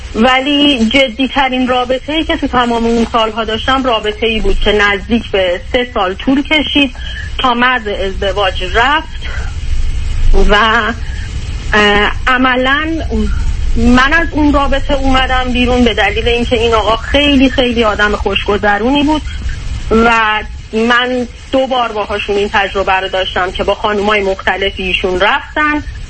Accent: Iran; moved away; من فکر کردم من از ایران میام بیرون خیلی زندگی بهتری میکنم

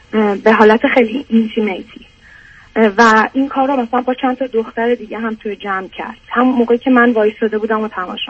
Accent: Iran; moved away; 12 سال از ایران مهاجرت کردم

